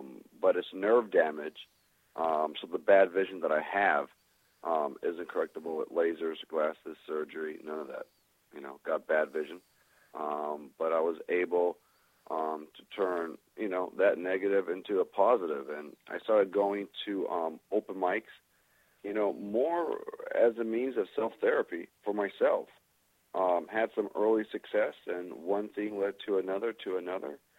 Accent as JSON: {"language": "English", "town": "San Diego", "region": "California", "country": "United States", "tie": "born or raised there", "said": "I was raised in San Diego."}